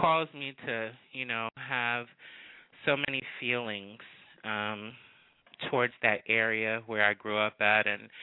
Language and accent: English; Paterson, New Jersey, United States; I grew up in Paterson, New Jersey. You know, I grew up not with a strong family. I'm half black, half Puerto Rican, and I was split among my Spanish side and my black side